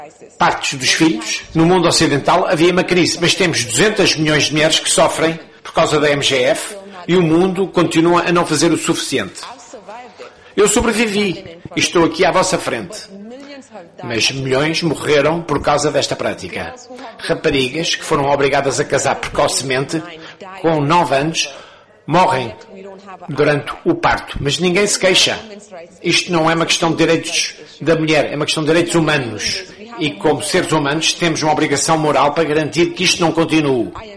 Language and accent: Portuguese; Gambia; venho da Gâmbia, que é o país mais pequeno da África.